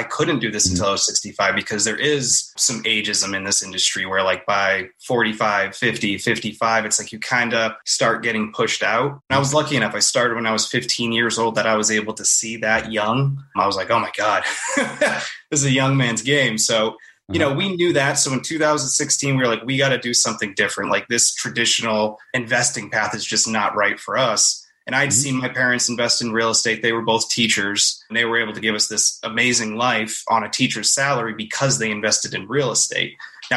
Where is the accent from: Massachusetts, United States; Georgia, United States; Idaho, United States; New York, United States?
Massachusetts, United States; Boston; also born or lived in Los Angeles; now in Knoxville, United States; Yeah, so I'm originally from Boston. I've been working in TV now for 15, 20 years. I moved out to California in 2011.